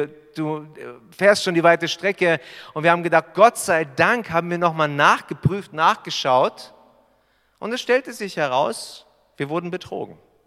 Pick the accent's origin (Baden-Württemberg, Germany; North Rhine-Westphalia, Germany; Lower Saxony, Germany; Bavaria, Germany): Baden-Württemberg, Germany; Albershausen; Albershausen liegt bei Stuttgart. Wir kommen aus Albershausen, Göppingen, Stuttgart